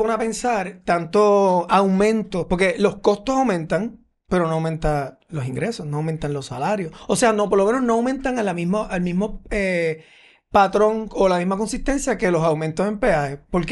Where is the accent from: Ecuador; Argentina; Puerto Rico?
Puerto Rico; Manatí; si yo que soy de Manatí